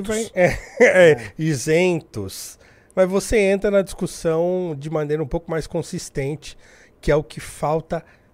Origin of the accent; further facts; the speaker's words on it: Brazil; A gente, enquanto brasileiro, a gente precisa entender o que para nós significa liberdade de expressão.